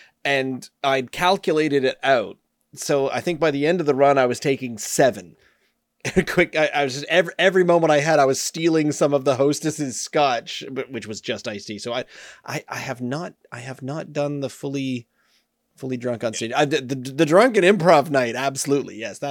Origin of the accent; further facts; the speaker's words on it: Nova Scotia, Canada; We're like, it's all right, sir. We're from Nova Scotia. This is just how we do.